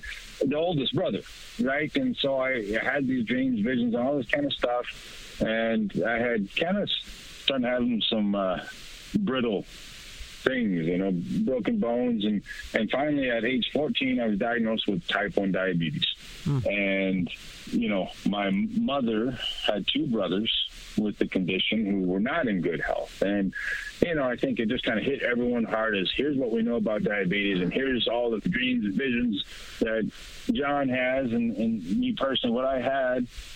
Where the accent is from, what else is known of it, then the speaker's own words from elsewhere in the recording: Gillette, Wyoming, United States; I grew up in Gillette, Wyoming, and, you know, very transient community, coal, methane, gas, oil, industrial type work.